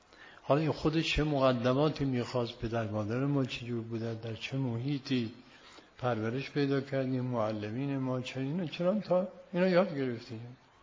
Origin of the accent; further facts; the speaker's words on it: Yazd, Iran; اجازه بدید من یه داستانی از شهر خودمون نقل کنم، دارالعباده ای از جزء شهرهای معروف دینیه، دارالعباده میگن.